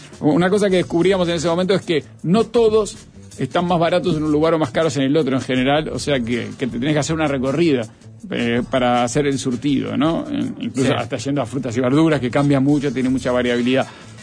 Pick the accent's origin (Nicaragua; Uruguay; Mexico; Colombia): Uruguay; now in Spain; también de Europa, en este caso España. Soy uruguayo viviendo en España